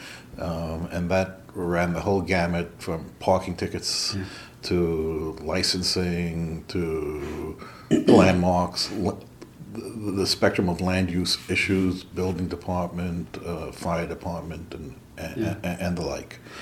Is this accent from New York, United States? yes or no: yes; Queens, New York, United States; Not too far away from where I live right now, in Queens, in the Kew Gardens areas of Queens.